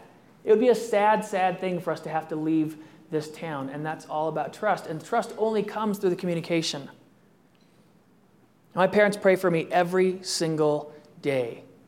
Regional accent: California, United States; I'm a Californian at heart.

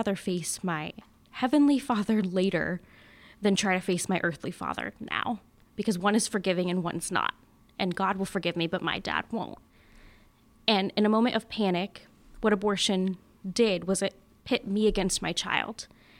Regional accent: California, United States; And I always tell people that even though I'm from California, my family was and is very normal.

